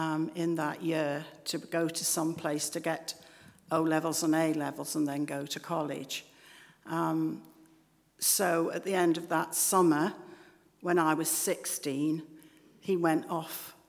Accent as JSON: {"language": "English", "town": "Stoke-on-Trent", "region": "West Midlands", "country": "United Kingdom", "lives_now": "Colchester, United Kingdom", "said": "because I'm a northerner. I come from Stoke-on-Trent and lived up there."}